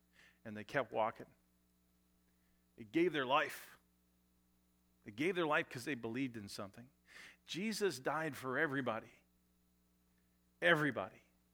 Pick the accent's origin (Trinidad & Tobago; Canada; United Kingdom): Canada; now in United States; I grew up in Canada where the military was not really something that was deeply respected or talked about. Yet when I came to this country